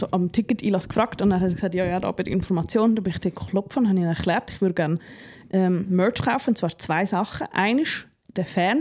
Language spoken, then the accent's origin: German; Switzerland; Das kann man als Schweizerin auch fast nicht relaten.